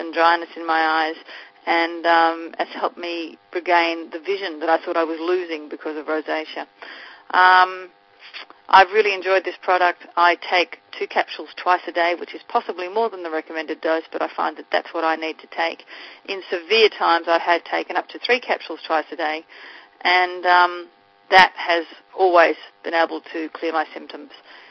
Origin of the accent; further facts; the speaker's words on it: Australia; now in Los Angeles, United States; I'm originally from Australia but have been in Los Angeles for about 10 years.